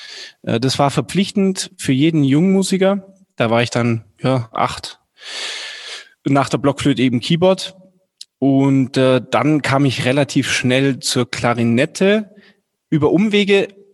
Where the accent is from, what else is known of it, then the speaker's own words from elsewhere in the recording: Germaringen, Bavaria, Germany; born there; hat da in meinem Geburtsort in Germaringen die Blaskapelle geleitet